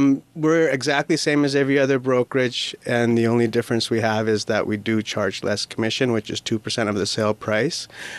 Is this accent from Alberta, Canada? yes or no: no; Prince George, British Columbia, Canada; I'm born and raised in Prince George